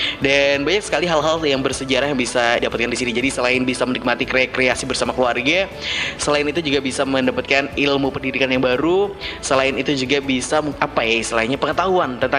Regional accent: Surakarta, Central Java, Indonesia; saya kan berasal dari Solo

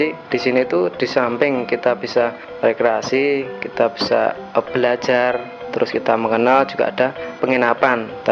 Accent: Surakarta, Central Java, Indonesia; Saya dari Solo, Mas.

